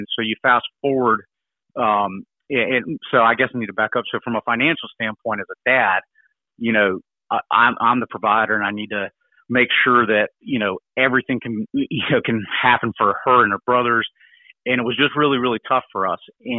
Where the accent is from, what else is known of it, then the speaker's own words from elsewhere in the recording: Atlanta, Georgia, United States; So, I'm originally from the Atlanta area along with my wife